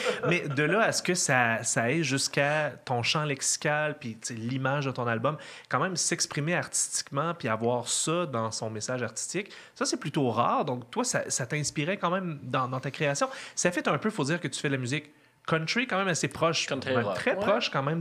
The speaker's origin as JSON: {"language": "French", "town": "Shawinigan", "region": "Quebec", "country": "Canada", "tie": "born or raised there", "said": "Il faut dire que j'ai grandi à Shawinigan."}